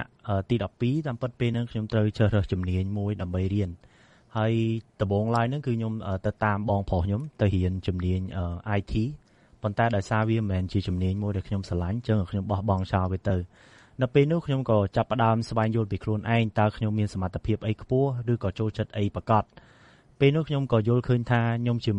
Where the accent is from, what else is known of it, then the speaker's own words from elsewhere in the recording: Phnom Penh, Cambodia; born there; ខ្ញុំកើតនៅទីក្រុងភ្នំពេញ